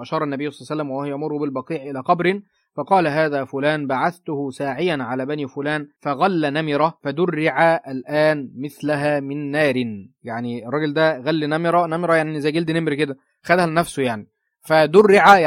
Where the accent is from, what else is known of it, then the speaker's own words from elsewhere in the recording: Egypt; يعني المريض داخل مستشفى مثلا زي عندنا في مصر مثلا من اغلى المستشفيات مستشفى اسمها دار الفؤاد.